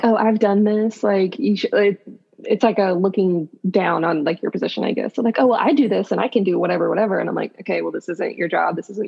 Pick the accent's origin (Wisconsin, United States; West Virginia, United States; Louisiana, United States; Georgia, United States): Georgia, United States; Dahlonega; I'm from Dahlonega, Georgia, which is like a mountain town, like kind of backwoods, little hick.